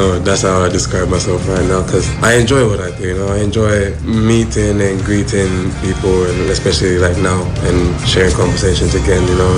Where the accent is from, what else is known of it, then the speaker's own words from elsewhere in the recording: Jamaica; Music for me, growing up in Jamaica, is kind of like your birthright, I think, to be a part of music.